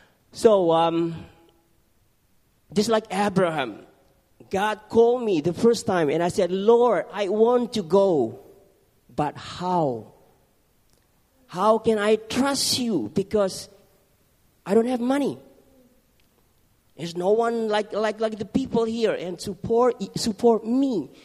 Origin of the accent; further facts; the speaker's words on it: Central Sulawesi, Indonesia; English is a second language; I'm from Indonesia, from Central Sulawesi.